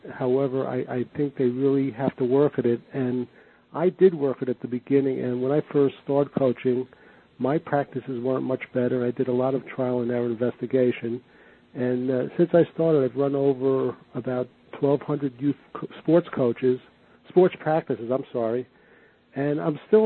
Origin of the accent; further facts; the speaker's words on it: New York, United States; I remember way back when I was growing up around the New York area and I was a New York Yankee baseball fan